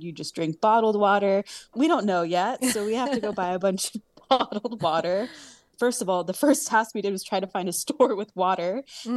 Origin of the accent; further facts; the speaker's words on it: United States; We're just like, oh my gosh, we're so American.